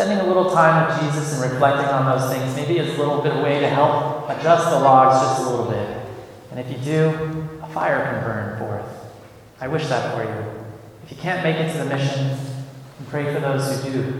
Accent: Oregon, United States; I grew up in Oregon where I lived with a wood fire my whole childhood.

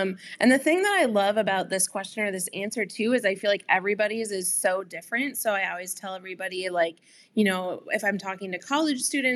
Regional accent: Minnesota, United States; for me, born and raised in Minnesota, grew up loving Minnesota sports.

